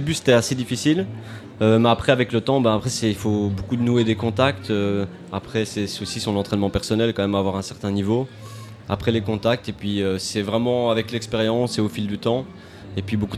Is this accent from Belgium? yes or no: yes; Namur, Wallonia, Belgium; moi-même, je viens de Namur.